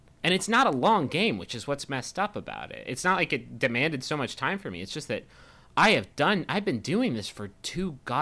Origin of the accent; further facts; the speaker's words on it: Texas, United States; I told them I was from Texas, and they asked me if I had jumped the fence.